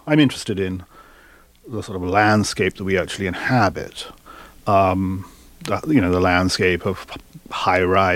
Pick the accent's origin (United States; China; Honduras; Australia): China; Shanghai; I'm the same age as the boy, Jim. I was born in Shanghai like him. I lived in that house, went to that school, had those parents. I was in Shanghai when the Japanese invaded China.